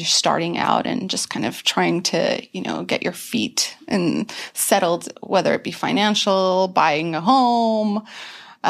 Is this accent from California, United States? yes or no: yes; California, United States; So definitely a Southern California native.